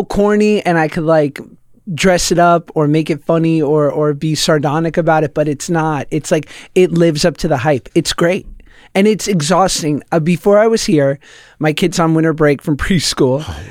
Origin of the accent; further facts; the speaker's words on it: New York City, New York, United States; I grew up in the city in Manhattan, and single mom.